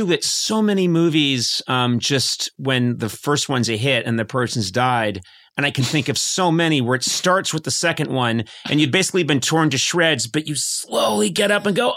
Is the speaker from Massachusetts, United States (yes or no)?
yes; Brookline, Massachusetts, United States; but I'm from Brookline and our rival is Newton.